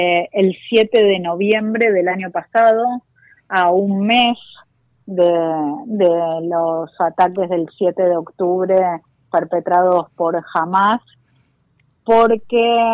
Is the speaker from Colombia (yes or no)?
no; Argentina; los judíos somos ciudadanos argentinos